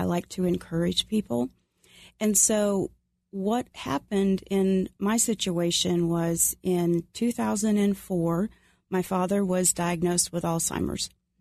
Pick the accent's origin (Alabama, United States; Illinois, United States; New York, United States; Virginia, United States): Virginia, United States; Roanoke; now in Georgia, United States; Well, I was raised in Roanoke, Virginia. So please keep those people in your prayers as they are overcoming the floodwaters. And my family and I moved down here to Georgia.